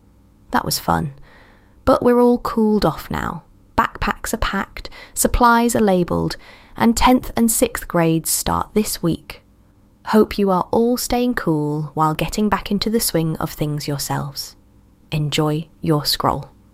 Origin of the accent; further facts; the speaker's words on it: Sacramento, California, United States; a place I used to visit on weekends as a teenager growing up in Sacramento.